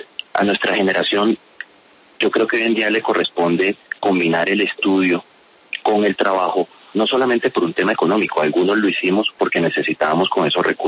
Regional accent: Valledupar, Cesar, Colombia; also born or lived in Riohacha; Yo nací en Riohacha. Soy orgullosamente guajiro, allí viví hasta los 6-7 años. Luego nos fuimos a vivir a Valledupar. La familia de mi mamá es de Valledupar. Ahí terminé mi primaria, ahí cursé mi bachillerato. Por eso también me considero orgullosamente cesarense

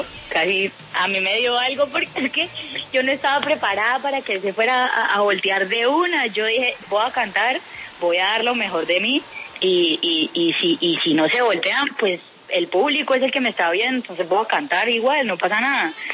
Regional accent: Colombia; así como buena colombiana, me pusieron muchos nombres.

